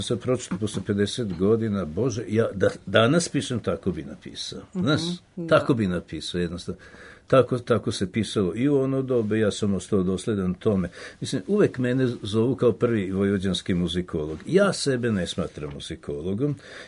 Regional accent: Serbia; also born or lived in Israel; zapravo se dobije slika muzičkog života ovde, kod nas, u Srbiji, Jugoslaviji i Izraelu, gde sam proveo 28 godina

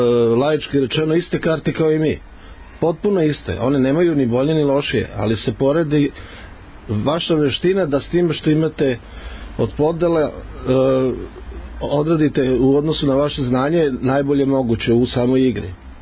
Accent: Serbia; mi smo kao Srbi, ja mislim, najtalentovanija nacija za igranje bilo kog sporta

